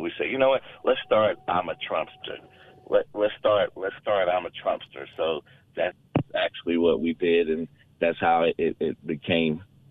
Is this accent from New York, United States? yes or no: no; Georgia, United States; also born or lived in Florida; No, I actually grew up in Georgia. I was born in Florida, but I grew up in Georgia.